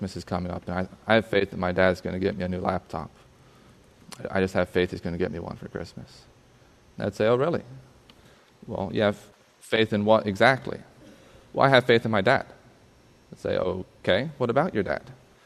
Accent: Suriname; When we grew up in Suriname

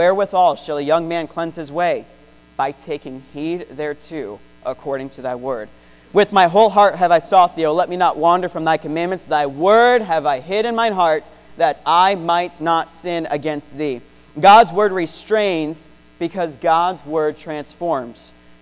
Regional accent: United States; And I believe that because I'm an American.

